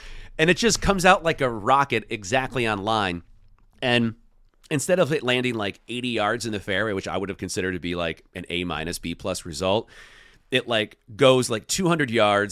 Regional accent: Portland, Oregon, United States; Not a great look for my hometown. Be interesting to see when and if we get NCAA basketball back to the Rose City.

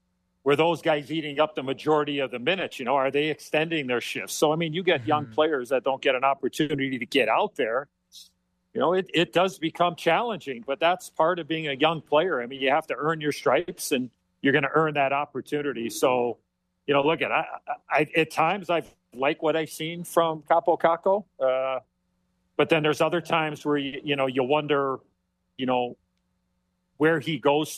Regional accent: Chicago, Illinois, United States; back in 1984, I was drafted by my hometown team in Chicago.

